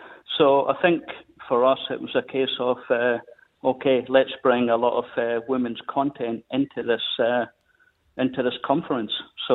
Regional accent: Queensland, Australia; I'm a Queenslander

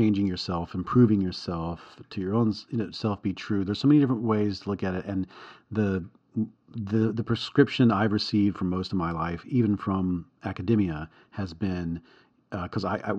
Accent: the South, United States; this is something that's just prescriptive advice from Western and American and Southern, since I'm from the South

